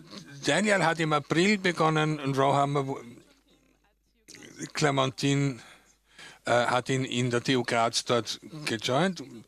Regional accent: Germany; now in Austria; Ich bin aus Deutschland, lebe aber in Österreich seit mehreren Jahren, habe mein PhD-Studium und in Graz studiert

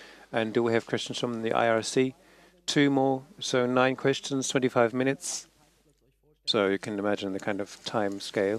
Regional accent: Netherlands; from the Netherlands

